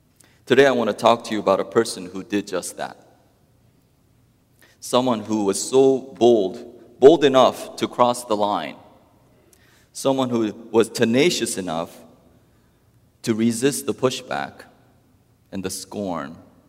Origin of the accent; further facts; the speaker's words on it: Georgia, United States; English is a second language; also born or lived in South Korea; if I had stayed in Korea with less of this inferiority complex that might have been developed while growing up in Georgia